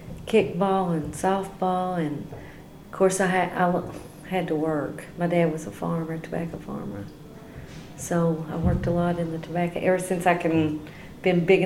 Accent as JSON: {"language": "English", "region": "Kentucky", "country": "United States", "tie": "born or raised there", "said": "But my mom and dad always lived in Breathitt County. And I lived on Frozen. It was called Frozen."}